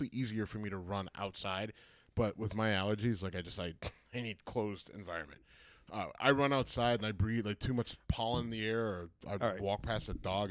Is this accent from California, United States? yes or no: no; Youngstown, Ohio, United States; I'm from Youngstown, Ohio, so I love pizza. And if you don't understand what that means Youngstown, Ohio has the best pizza in the world.